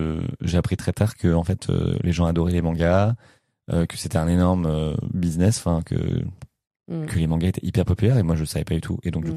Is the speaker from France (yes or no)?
yes; France; moi je suis français